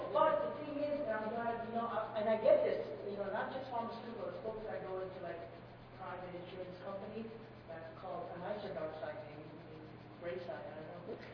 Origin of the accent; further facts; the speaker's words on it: West Coast, United States; I'm from the West Coast